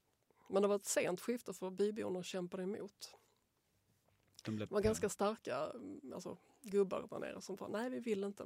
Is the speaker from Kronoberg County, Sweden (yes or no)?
no; Rörum, Skåne, Sweden; also born or lived in Helsingborg; Men jag flyttade till Rörum när jag var 2.